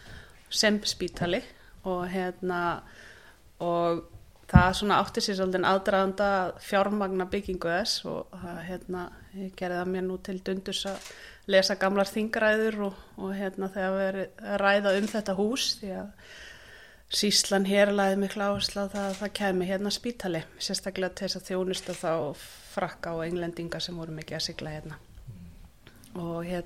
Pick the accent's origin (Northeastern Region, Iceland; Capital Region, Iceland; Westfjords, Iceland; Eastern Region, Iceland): Westfjords, Iceland; Kollsvík; Já, ég fættu uppalins sem sagt hérna við þetta vera Patrísfjörð í Kollsvík og hérna og bjóð þar þannig til að ég þurfti að fara sækja mér framhaldsskólanum menntun í Reykjavík.